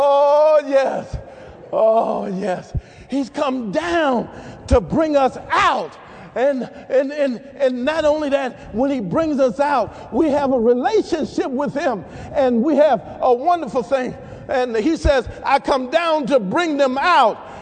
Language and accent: English; Washington, District of Columbia, United States; Now, I'm not from the South. I'm from D.C.